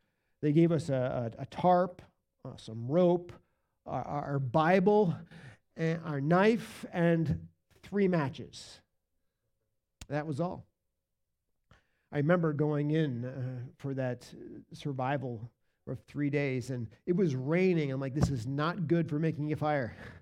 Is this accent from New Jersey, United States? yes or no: yes; New Jersey, United States; accent: Jersey; See, I grew up in New Jersey. I was a Jersey guy. That was my native tongue. That's the way we used to talk.